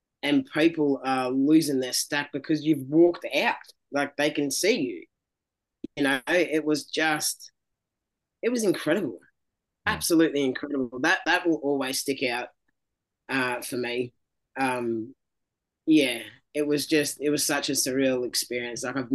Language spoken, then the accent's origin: English; Melbourne, Victoria, Australia; I'm a kid from Melbourne, Australia, you know, that left school because he got tangled up in the wrong, you know, with the wrong people.